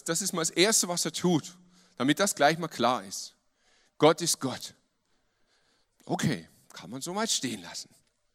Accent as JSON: {"language": "German", "town": "Lüdenscheid", "region": "North Rhine-Westphalia", "country": "Germany", "tie": "born there", "said": "Ich bin geboren in Lüdenscheid. Lüdenscheid ist so in der Nähe von Dortmund, so ganz grob."}